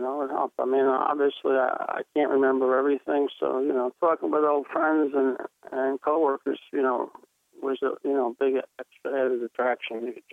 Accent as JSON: {"language": "English", "town": "New York City", "region": "New York", "country": "United States", "tie": "born or raised there", "said": "It's from the time I was a kid growing up in the Bronx"}